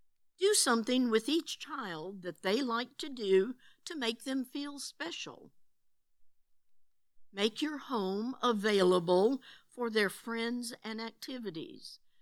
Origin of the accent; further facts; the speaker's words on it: Michigan, United States; One of my fondest memories from growing up in Michigan was that of going to many gospel meetings within a 100-mile radius of Battle Creek.